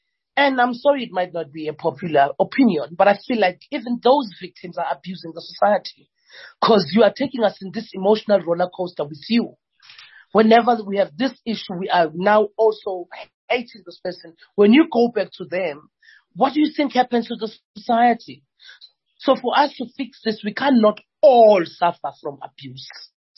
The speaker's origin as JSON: {"language": "English", "country": "South Africa", "said": "And because I travel and I've understood how much we've sold ourselves so cheap as South African women."}